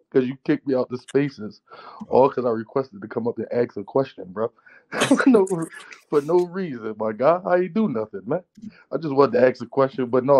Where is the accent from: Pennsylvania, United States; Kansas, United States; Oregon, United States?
Pennsylvania, United States; Philadelphia; I just wanted to ask that question because I'm from Philly, so I'm like a big Easy fan.